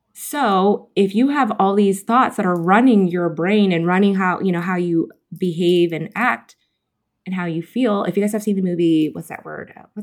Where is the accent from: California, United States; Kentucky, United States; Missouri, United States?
California, United States; born and raised in Silicon Valley, like you kind of keep going.